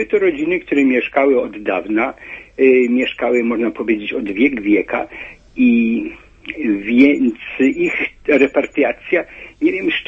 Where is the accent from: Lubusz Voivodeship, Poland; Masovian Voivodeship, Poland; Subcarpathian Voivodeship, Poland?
Subcarpathian Voivodeship, Poland; Jarosław; Ja pochodzę z Jarosławia